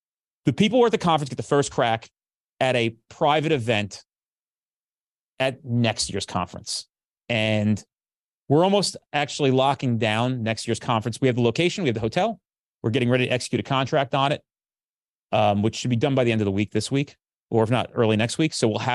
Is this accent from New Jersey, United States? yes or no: yes; New Jersey, United States; I'm from New Jersey. There's a disconnect and people get that confused.